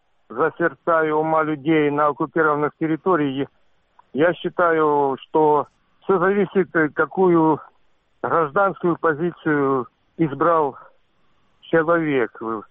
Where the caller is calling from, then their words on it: Donbas, Ukraine; Донбасс подконтрольный Украине.